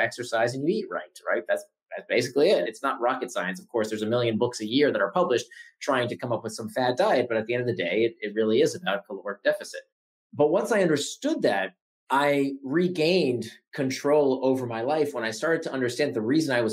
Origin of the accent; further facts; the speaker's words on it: Florida, United States; You know, I grew up in Central Florida, and in my little condominium complex, we had one pool